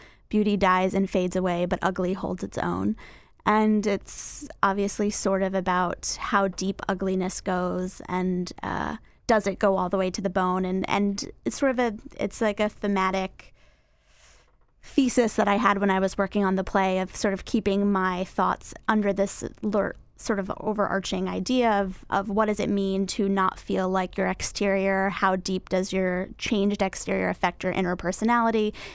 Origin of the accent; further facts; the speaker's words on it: Florida, United States; And I'm from the South, I'm from Florida